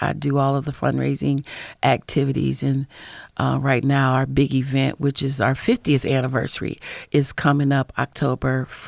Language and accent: English; Canton, Ohio, United States; now in Toledo, United States; I was born in Canton, Ohio, and raised in Canton, Ohio, and came to Toledo.